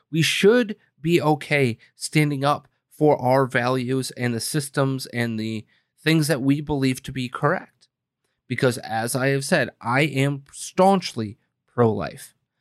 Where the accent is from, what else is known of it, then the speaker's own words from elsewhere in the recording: Wisconsin, United States; in my home state of Wisconsin